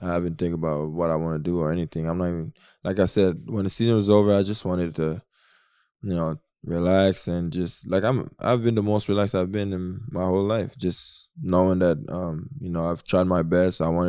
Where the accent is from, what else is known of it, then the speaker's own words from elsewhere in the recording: Canada; being in Toronto and, you know, living my life here. I'm Canadian.